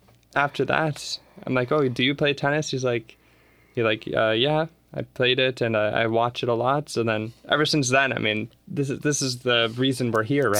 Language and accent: English; Pickering, Ontario, Canada; I mean, in Pickering, it was actually very fun.